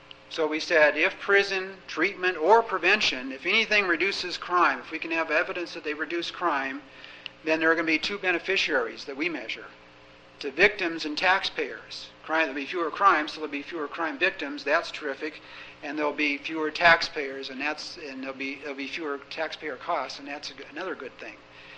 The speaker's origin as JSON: {"language": "English", "town": "Olympia", "region": "Washington", "country": "United States", "tie": "born or raised there", "said": "In Olympia, the state capital, my hometown, we have 14 Starbucks stores."}